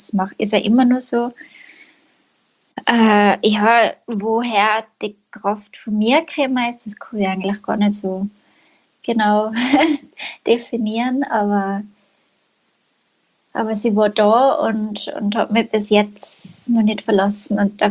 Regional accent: St. Gallen, Switzerland; ich habe die Tourismusschule bei uns in St. Gallen gemacht

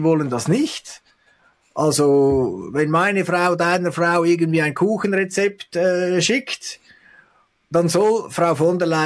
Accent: Switzerland; Und jetzt als Schweizer bin ich da etwas stutzig

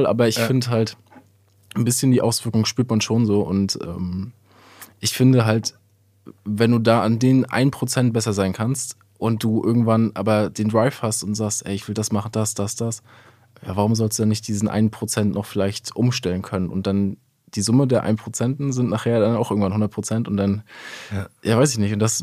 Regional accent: Rostock, Mecklenburg-Vorpommern, Germany; born or raised there

